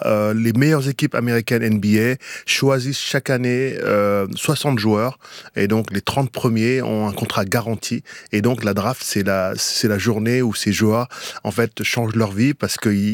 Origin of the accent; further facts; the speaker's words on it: Grigny, Île-de-France, France; also born or lived in Senegal; Donc moi, je suis du Sénégal et j'ai grandi à Grigny-la-Grande-Borde.